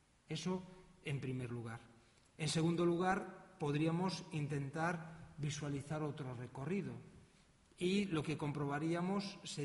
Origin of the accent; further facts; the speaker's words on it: Galicia, Spain; apela justamente a nuestra identidad o a nuestra identidad como gallegos